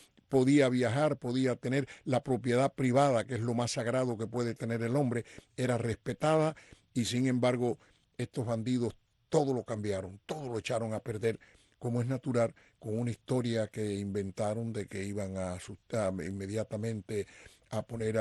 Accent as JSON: {"language": "Spanish", "town": "Vereda Nueva", "region": "Artemisa", "country": "Cuba", "tie": "born or raised there", "said": "me eduqué en mi enseñanza primaria en las escuelas públicas de Cuba, de mi pueblo, en Vereda Nueva."}